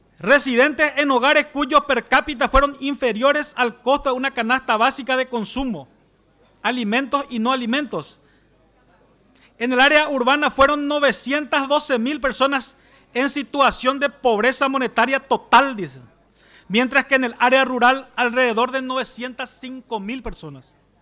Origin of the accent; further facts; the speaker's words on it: Paraguay; Pero si queremos trabajar, unámonos juntos como paraguayos.